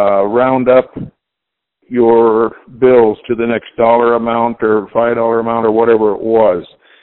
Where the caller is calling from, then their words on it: Upton, Wyoming, United States; I'm from Upton, Wyoming.